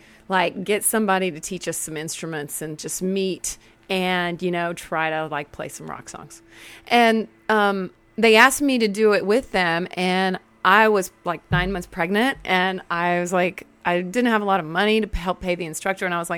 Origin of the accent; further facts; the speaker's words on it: Killeen, Texas, United States; I liked growing up in Killeen because it was an Army town.